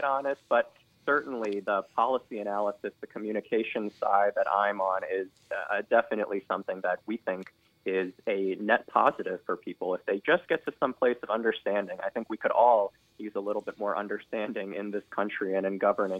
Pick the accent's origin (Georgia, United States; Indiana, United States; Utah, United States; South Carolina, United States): Indiana, United States; not just because I'm from Indiana.